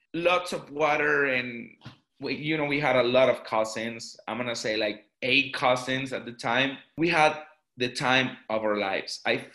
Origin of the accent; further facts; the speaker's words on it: Mexico; I grew up in a little town. My family had a farm away from my town in the middle of nowhere. And that farm is near a huge, huge river, which is called Grijalva. It's a very big river in Mexico.